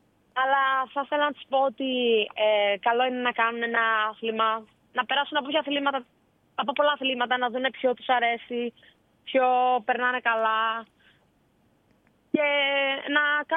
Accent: Greece; Και ήταν πολύ ωραίο να ξέρω ότι τρέχω για το σχολείο μου, για την πόλη μου, για την Ελλάδα κυρίως.

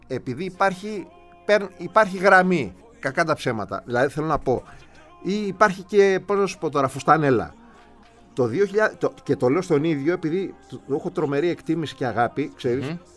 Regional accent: Greece; Απλά επειδή είμαστε Έλληνες και όλοι θέλουμε να βγει δικό μας παιδί και τέτοια.

